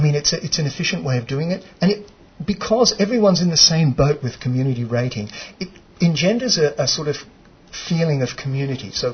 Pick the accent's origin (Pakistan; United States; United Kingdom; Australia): Australia; So our idea that we came up with, because we come from Australia, is we thought, why not use community rating to offer the product?